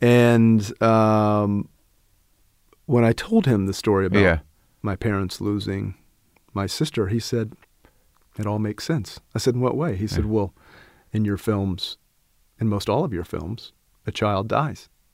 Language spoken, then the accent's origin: English; Abingdon, United States; I do think that probably in growing up in Abingdon kind of really pushed me towards the humanities and the arts